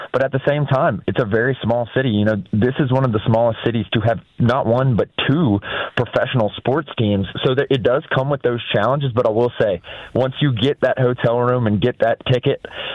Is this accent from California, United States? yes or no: no; Louisiana, United States; You know, I'm from South Louisiana, and the energy in New Orleans is something like I've never seen before.